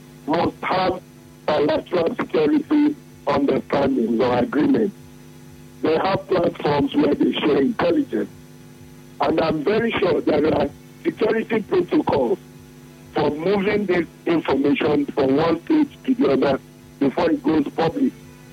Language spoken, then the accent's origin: English; Nigeria; I owe nobody my apologies for being a Nigerian, and I'm proud to be a Nigerian.